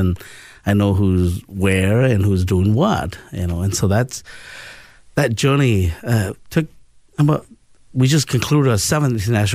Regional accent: Indiana, United States; also born or lived in Laos; now in Minnesota, United States; No, I'm not from Minnesota. You know, actually, I'm from Laos and came to the United States on October 22nd, 1976, sponsored by a Mennonite church in Morgantown, Indiana. So I grew up in Indiana, moved up here in 79

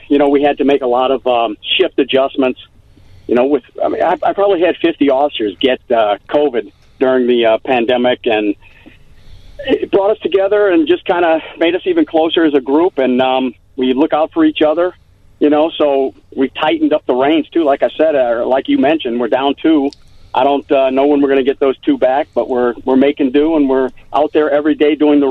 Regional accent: Louisiana, United States; I grew up in South Louisiana.

